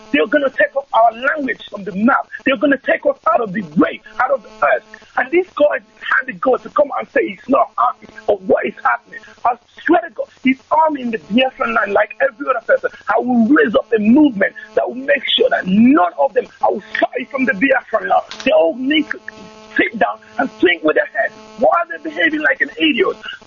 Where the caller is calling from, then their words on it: London, United Kingdom; obviously I'm calling from London. I'm a Biafran living in the UK.